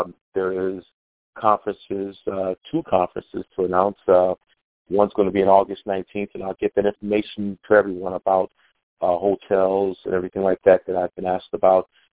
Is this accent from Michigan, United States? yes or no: yes; Detroit, Michigan, United States; Myself, I'm also from the Detroit area.